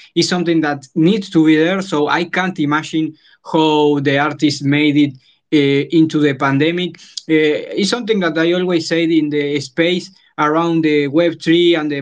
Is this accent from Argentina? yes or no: yes; Argentina; English is a second language; It's not that easy here in South America. I'm from Argentina, and the community around the techno and electronic music is not that big.